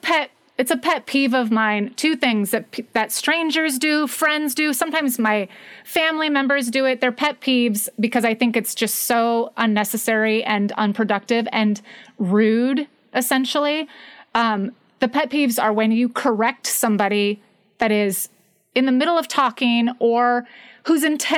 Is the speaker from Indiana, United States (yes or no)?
no; Texas, United States; So as a Texan myself, who also went to college and majored in theater and drama and acting, where I actually took dialect classes.